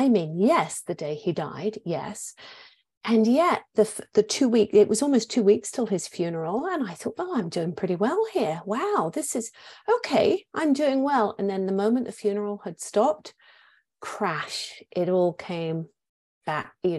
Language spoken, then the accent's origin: English; England, United Kingdom; I'm English.